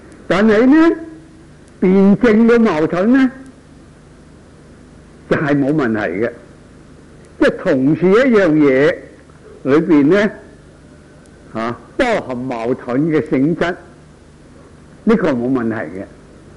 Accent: China; 我哋中國人咧，二千幾年前已經知道啦

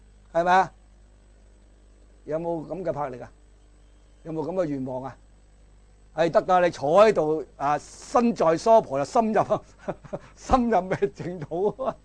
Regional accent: China; 我哋中國人講止觀咧，最出色呢個啦

